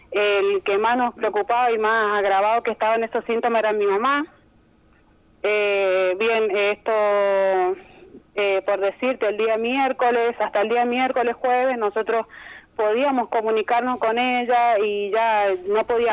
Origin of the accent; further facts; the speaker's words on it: San Rafael, Mendoza, Argentina; now in San Luis, Argentina; yo soy oriunda de San Rafael, Mendoza. Hace 9 años que estoy viviendo acá en San Luis.